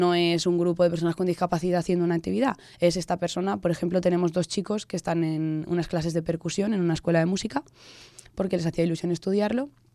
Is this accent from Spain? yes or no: yes; Valencian Community, Spain; somos cuatro personas las de la Junta Directiva, que somos de IBI, Castalla y Onil